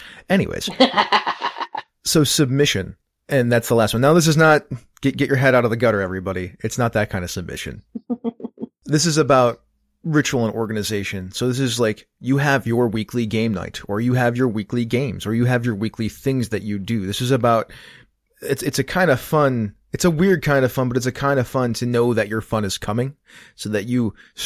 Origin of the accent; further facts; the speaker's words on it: Buffalo, New York, United States; When people wear Zubas, because I'm from Buffalo, or when people paint their faces up with the colors of their team